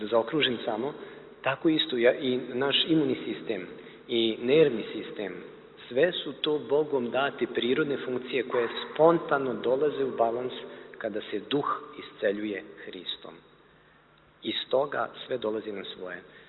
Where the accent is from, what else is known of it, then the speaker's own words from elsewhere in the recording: Serbia; njegovo prvo pitanje bilo odakle sam, ja sam rekao iz Srbije.